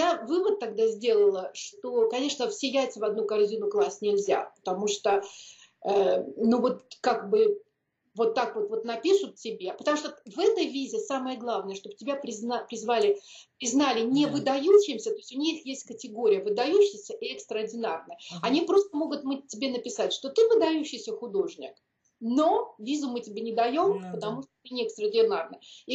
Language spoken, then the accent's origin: Russian; Russia; привет, я из России, художник.